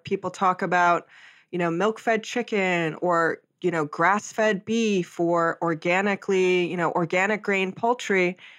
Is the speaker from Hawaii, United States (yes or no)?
yes; Hawaii, United States; you know, I'm from Hawaii. I was born and raised there, spent a lot of time in the ocean, on the ocean.